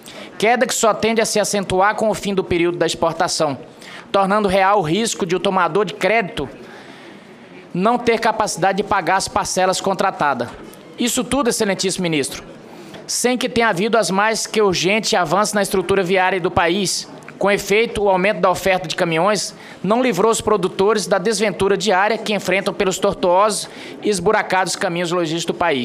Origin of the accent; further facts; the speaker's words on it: Mato Grosso, Brazil; também sou do estado do Mato Grosso e estamos aqui representando as angústias ali daquele estado.